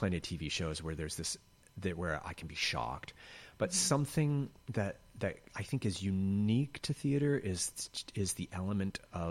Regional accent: North Chelmsford, Massachusetts, United States; I grew up in North Chelmsford, Massachusetts. My father was the town barber.

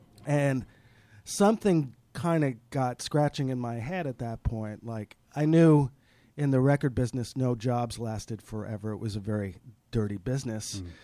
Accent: Brooklyn, New York, United States; Well, I grew up in Brooklyn Heights, and eventually ended up working in the record business as a young adult in my 20s and 30s.

